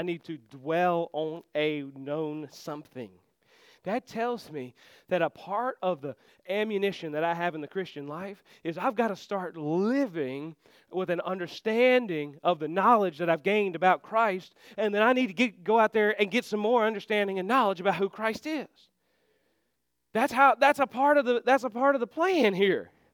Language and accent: English; United States; You know, to me, I grew up in Warren County.